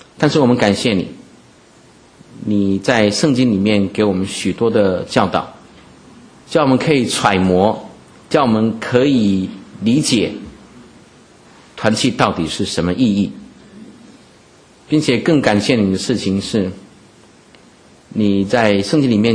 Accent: Taiwan; 这个我小时候在台湾读小学写作文啊

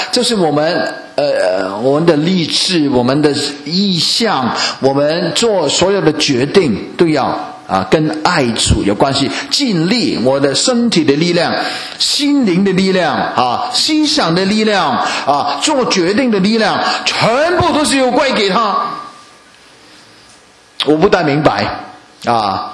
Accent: Guangdong, China; 这是老婆了，我们广东人叫的黄面婆。

